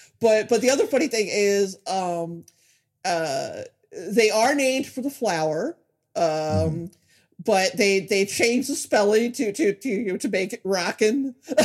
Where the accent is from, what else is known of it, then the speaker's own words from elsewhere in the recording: New Jersey, United States; As I've mentioned numerous times, I grew up in Southern New Jersey, in a very suburban to rural area.